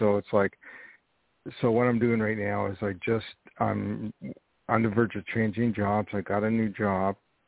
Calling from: New York, United States; I'm calling from New York.

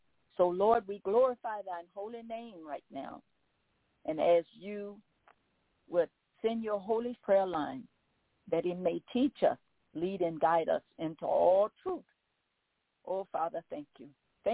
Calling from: Baton Rouge, Louisiana, United States; I'm calling from Baton Rouge, Louisiana.

